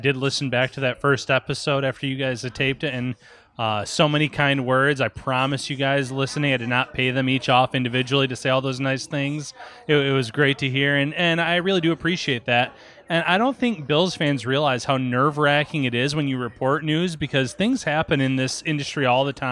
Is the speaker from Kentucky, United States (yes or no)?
no; Olean, New York, United States; You know, I'm from Olean, New York, so it's a little bit of a trek.